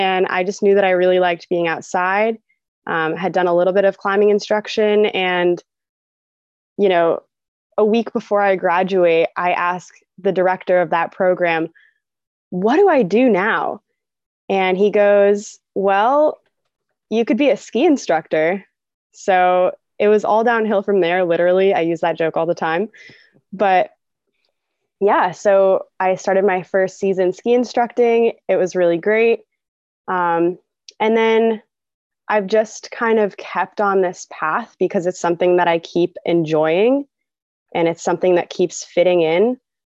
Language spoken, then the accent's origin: English; Maine, United States; I'm from Central Maine.